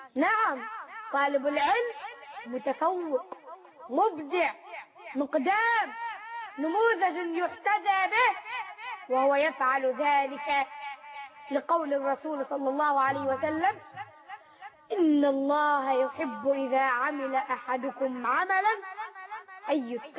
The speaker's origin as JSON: {"language": "Arabic", "country": "Egypt", "said": "وفي بلدنا مصر خاصة"}